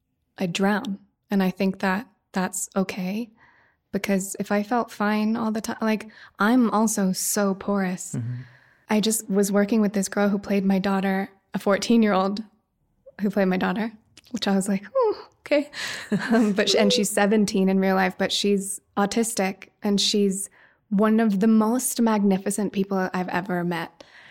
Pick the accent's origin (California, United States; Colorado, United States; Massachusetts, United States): Colorado, United States; Woody Creek; I grew up in Woody Creek, right near Hunter.